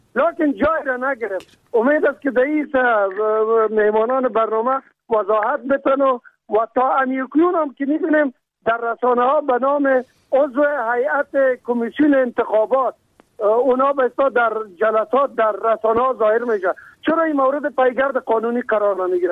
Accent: Kabul, Afghanistan; از شهر کابل.

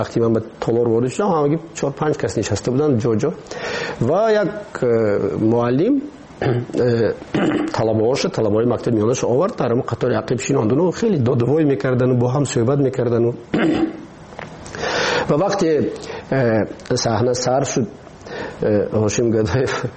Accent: Tajikistan; ما تاجیک هستیم. همین است وطنی ما. ما همین وطنمونه خودمون باید آباد کنیم

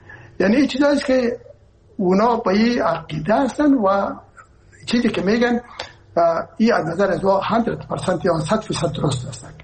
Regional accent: Herat, Afghanistan; ما که هستم از هرات هستم و پدر مادر من هرات هستن،

